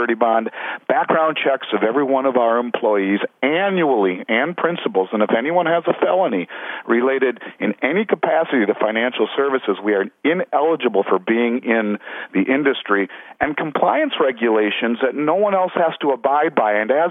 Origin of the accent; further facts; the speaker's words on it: Minnesota, United States; with the exception of the state of Minnesota, my home state.